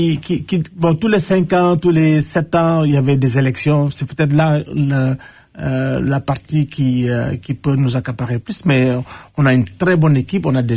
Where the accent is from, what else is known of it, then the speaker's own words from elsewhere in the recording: Senegal; now in Winnipeg, Canada; gens trouvaient que c'était très, très intéressant de moi, Sénégalais à Winnipeg, de m'occuper de mon pays d'origine